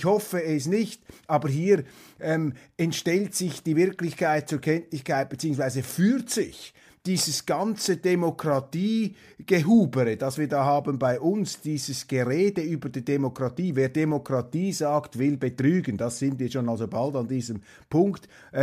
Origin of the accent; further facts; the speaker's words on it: Switzerland; prüfen Sie das, was ich da sage, als Schweizer meine unmaßgeblichen Einschätzungen.